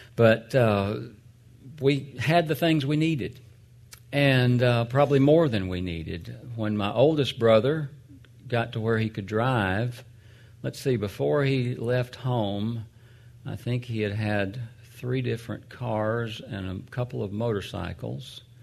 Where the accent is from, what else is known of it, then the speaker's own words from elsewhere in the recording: Atlanta, Georgia, United States; Many of y'all probably know I grew up in North Atlanta.